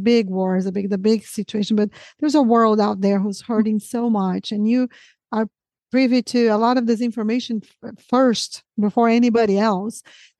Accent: Brazil; English is a second language; I'm originally from Brazil.

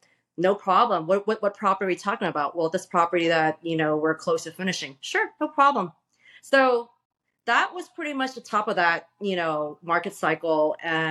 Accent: San Francisco, California, United States; during one of the first dot-com boom in the San Francisco Bay Area, I'm from San Francisco

